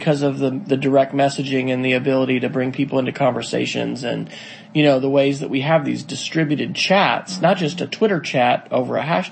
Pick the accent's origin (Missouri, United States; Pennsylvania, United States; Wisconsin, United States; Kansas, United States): Kansas, United States; Manhattan; Felix and I went to my hometown in Manhattan, Kansas